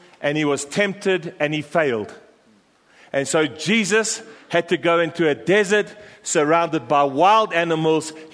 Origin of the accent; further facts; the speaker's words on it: South Africa; If you close your eyes as a South African and you think of wild animals, we grow up with wild animals.